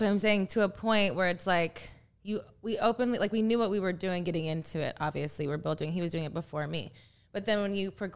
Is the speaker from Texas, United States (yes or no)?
yes; Texas, United States; I mean, I'm from Texas, so I don't know if we had a party line.